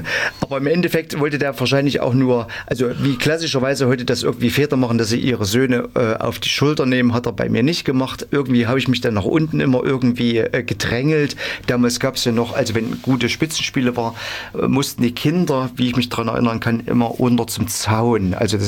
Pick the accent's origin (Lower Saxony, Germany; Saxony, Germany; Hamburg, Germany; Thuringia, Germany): Thuringia, Germany; Apolda; ich bin damals in einem Kinderheim groß geworden in Apolda. Also war da praktisch bis zum 18. Lebensjahr.